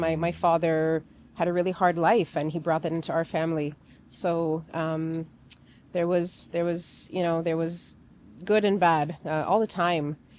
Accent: Toronto, Ontario, Canada; born there; I was born in Toronto, but I grew up as a little Romanian girl.

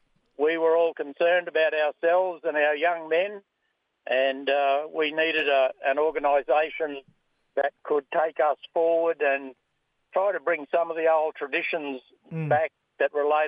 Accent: Queensland, Australia; I'm from Butchula Country, down on the Fraser Coast. Our traditional land includes Gari and Mirrabarra and Harvey Bay. And, that's where, a couple of hours north of Brisbane.

